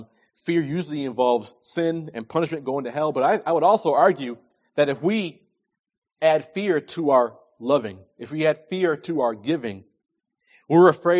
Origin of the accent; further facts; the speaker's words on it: New York, United States; I'm from New York, okay? Trust me. New York is full of scam artists, okay?